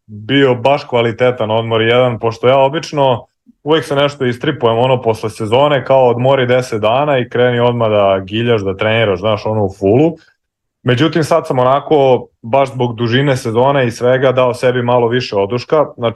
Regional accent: Batajnica, Belgrade, Serbia; ja sam iz Batajnice tu, to je onako, da kažem, prigradsko naselje u Beogradu

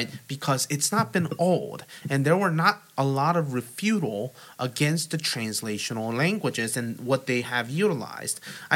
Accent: South Korea; I think at this point everyone knows that I'm from South Korea.

